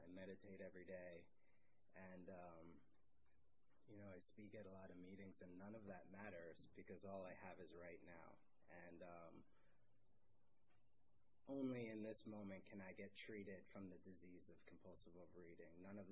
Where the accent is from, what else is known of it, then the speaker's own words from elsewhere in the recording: Cold Spring Harbor, New York, United States; really crazy growing up in Cold Spring Harbor and living with alcoholism